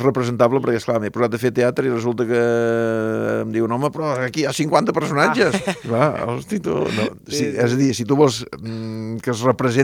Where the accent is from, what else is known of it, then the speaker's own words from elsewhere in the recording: Banyoles, Catalonia, Spain; com a banyolí que soc